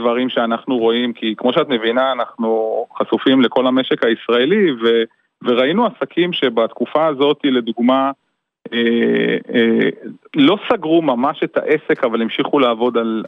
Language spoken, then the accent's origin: Hebrew; Kiryat Shmona, Northern District, Israel; now in Misgav, Israel; אני גם בן קריית שמונה במקור, וגם גר במשגב שבלב הגליל.